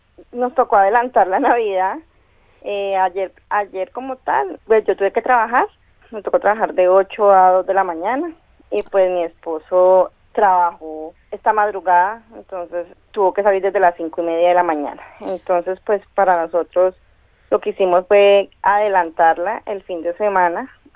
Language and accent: Spanish; Cali, Valle del Cauca, Colombia; yo soy de Cali, entonces ahorita el 25 empiezan las ferias